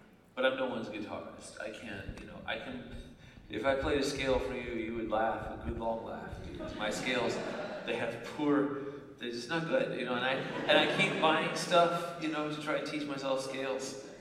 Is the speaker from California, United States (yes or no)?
yes; California, United States; but I grew up in California